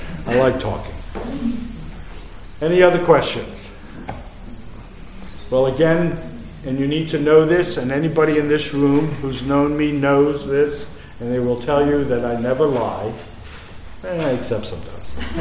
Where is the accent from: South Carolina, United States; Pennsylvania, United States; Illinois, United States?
Pennsylvania, United States; Philadelphia; born there; also born or lived in New Jersey; I was born in Philadelphia. My mother's family, who is the Sicilian, was born, raised in South Philly, and then we moved to New Jersey, and I love the city a lot.